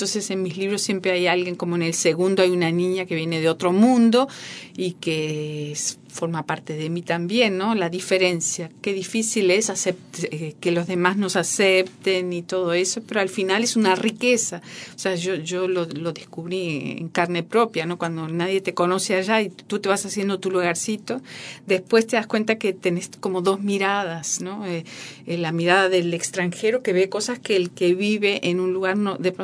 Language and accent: Spanish; Uruguay; yo soy uruguaya y me siento uruguaya.